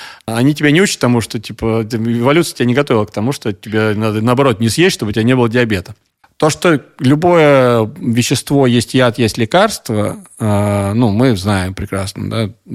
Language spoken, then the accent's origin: Russian; Russia; Ну, я из России, мне с детства как бы учили.